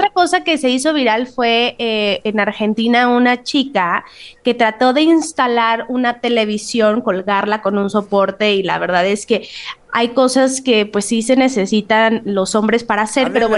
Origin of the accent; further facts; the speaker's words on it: Mexico; como mexicanos que nos encanta el pan dulce, pues se agradece.